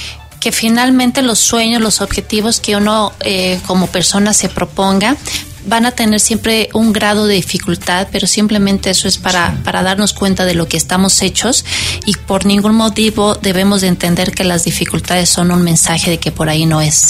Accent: Mexico; el nado sincronizado ha sido ya una de las disciplinas que volteamos a ver como mexicanos.

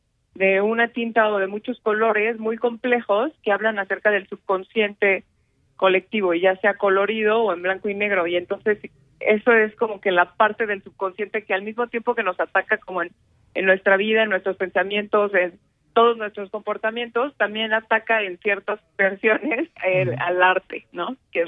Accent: Querétaro, Mexico; Bueno, yo soy una artista queretana.

